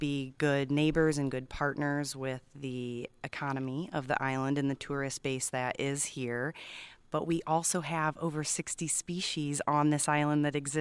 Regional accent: Illinois, United States; now in California, United States; I'm from Illinois. And so being out here in this Mediterranean climate

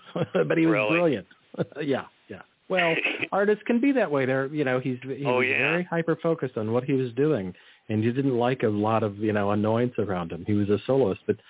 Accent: California, United States; I grew up in the Monterey Peninsula. So I grew up in Ansel Adams land.

